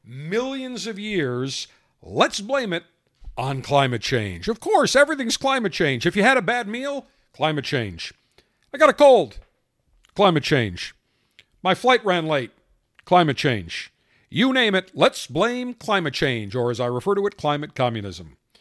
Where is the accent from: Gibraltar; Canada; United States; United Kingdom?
United States; Buffalo, New York; Growing up in Buffalo, attending college at Syracuse University, never saw a cicada up there.